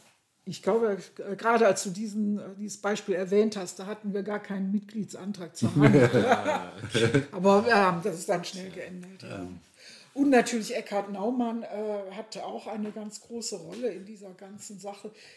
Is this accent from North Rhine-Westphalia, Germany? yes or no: yes; North Rhine-Westphalia, Germany; now in Wittenberg, Germany; ich komme ja aus dem Westen, man hört das auch, ne, aus NRW, bin jetzt zwar schon ewig lange in Wittenberg, mehr als 20 Jahre